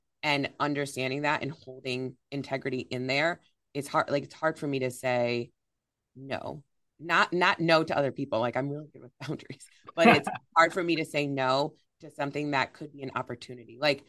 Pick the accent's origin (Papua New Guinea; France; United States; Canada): United States; Rockford, Illinois; There's a Rockford, Michigan, not Rockford. I was like Rockford, Illinois. I live in Rockford, Illinois.